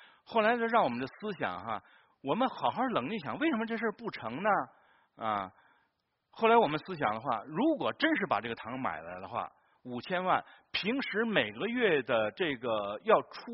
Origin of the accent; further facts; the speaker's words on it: China; 我想分享一点呢，就是我们中国人